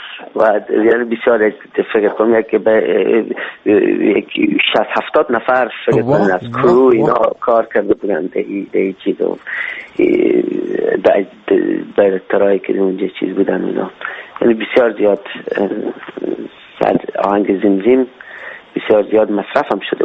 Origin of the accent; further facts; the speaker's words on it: Afghanistan; خب میفهمم که من افغان هستم، پدر مادر من میگه افغان هستن و از هرات هستن